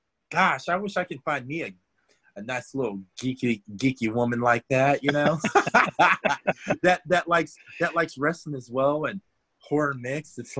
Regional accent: California, United States; when I grew up in California, I always went to Disneyland and always went to that.

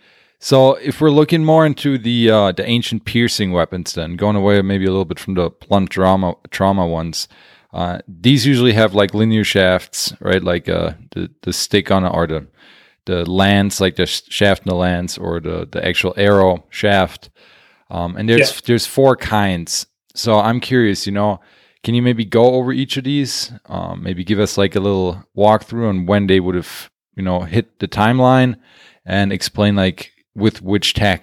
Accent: Germany; first language German; English is a second language; I'm from Germany.

